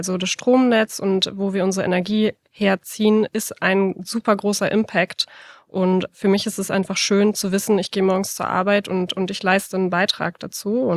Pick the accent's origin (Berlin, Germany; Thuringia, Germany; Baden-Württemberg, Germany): Berlin, Germany; Also wie wir schon festgestellt haben, sind wir alle Berliner. Ich bin Berlinerin.